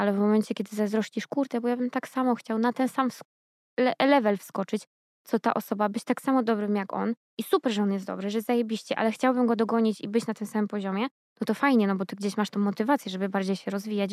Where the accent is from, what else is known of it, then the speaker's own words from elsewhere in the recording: Kraków, Lesser Poland, Poland; Ja jestem z Huty, więc z Krakowa.